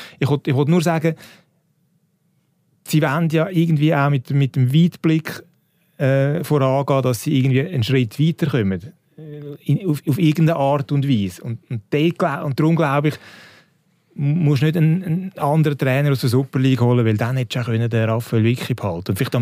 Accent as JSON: {"language": "German", "country": "Switzerland", "said": "wir Schweizer"}